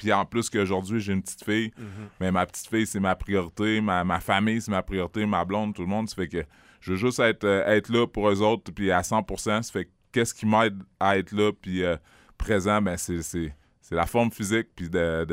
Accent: Quebec City, Quebec, Canada; born there; je suis né en 1981 à Québec. Des petits métis, des petits blacks, il n'y en avait pas beaucoup.

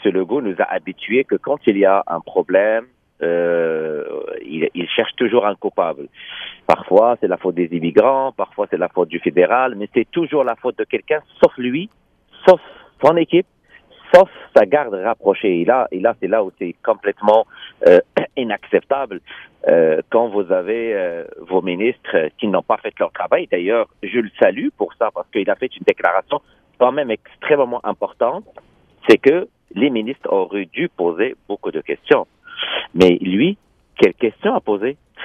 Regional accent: Quebec, Canada

